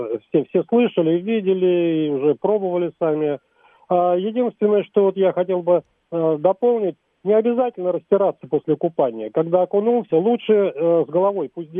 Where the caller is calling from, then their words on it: Moscow, Russia; из Москвы.